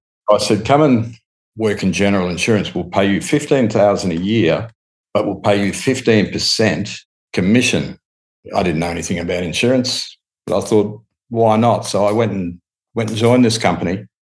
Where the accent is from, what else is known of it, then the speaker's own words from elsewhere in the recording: Brisbane, Queensland, Australia; I was born in Brisbane in the Royal Brisbane Hospital. I had seven brothers and sisters, five brothers, two sisters. We lived in the northern suburbs of Brisbane.